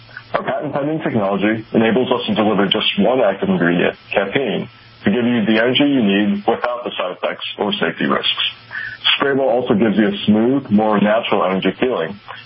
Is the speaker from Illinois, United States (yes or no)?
yes; Chicago, Illinois, United States; So I'm 21 years old. I grew up in Chicago.